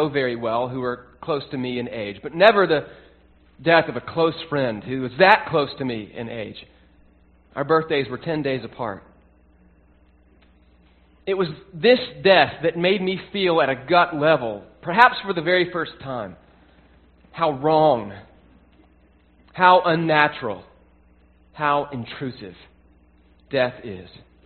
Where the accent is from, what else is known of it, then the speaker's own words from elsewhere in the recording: Nashville, Tennessee, United States; Joey was in my inner circle of friends as I was growing up in Nashville.